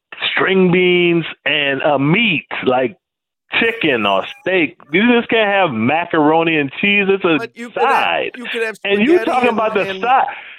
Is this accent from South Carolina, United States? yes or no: yes; South Carolina, United States; I'm from South Carolina. We need another starch and a meat.